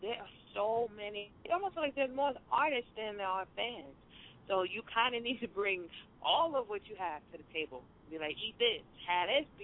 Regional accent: Brooklyn, New York, United States; Like I said, I'm from Brooklyn, Fort Greene. Shout out to Fort Greene.

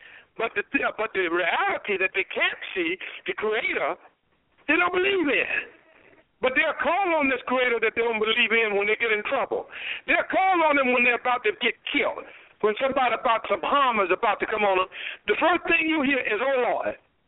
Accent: Durham, North Carolina, United States; now in Washington, United States; Durham, North Carolina right now. That's my hometown, my home state and hometown.

